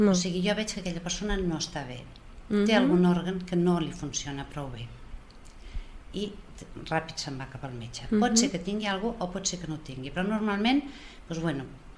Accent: Barcelona, Catalonia, Spain; sóc de Barcelona i conec més gent, més escoles.

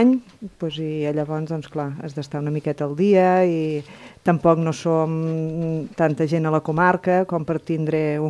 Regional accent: Marçà, Catalonia, Spain; now in Falset, Spain; Jo sóc filla de Marçà.

